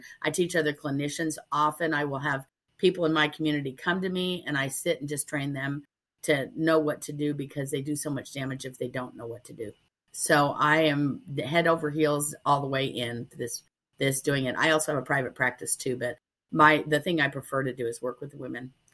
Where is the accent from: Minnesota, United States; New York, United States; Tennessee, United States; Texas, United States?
Texas, United States; born there; Well, first of all, I'm a Texan by birth, and some of the things I'm going to share with you today are very Texan.